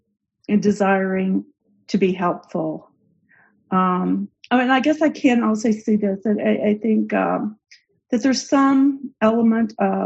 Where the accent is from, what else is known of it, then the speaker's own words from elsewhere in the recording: the South, United States; now in Chicago, United States; I grew up in the South as well, and so all of this seems very familiar in a way, in a big way. But I also live on the South Side of Chicago and have since the 1980s.